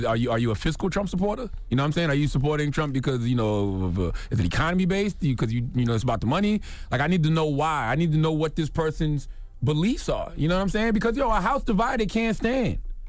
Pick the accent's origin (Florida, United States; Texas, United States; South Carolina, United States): South Carolina, United States; Hey, I'm from South Carolina.